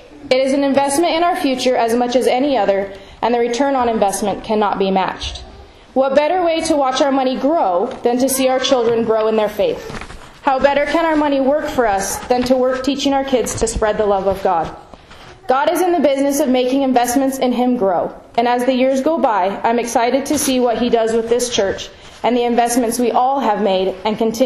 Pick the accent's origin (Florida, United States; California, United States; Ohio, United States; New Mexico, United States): California, United States; now in Utah, United States; growing up in Utah can be a whole different ballgame than what we experienced growing up in Southern California.